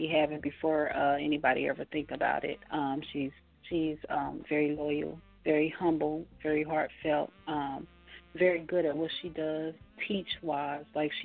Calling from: North Carolina, United States; I'm calling from 336, North Carolina.

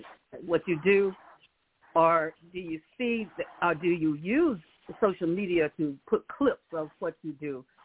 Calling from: St. Petersburg, Florida, United States; calling from St. Petersburg, Clearwater, Florida.

